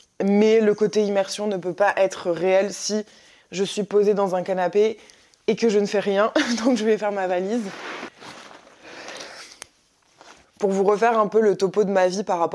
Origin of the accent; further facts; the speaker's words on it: Lille, Hauts-de-France, France; je vais partir à La Réunion, à plus de 10 000 km de chez moi à Lille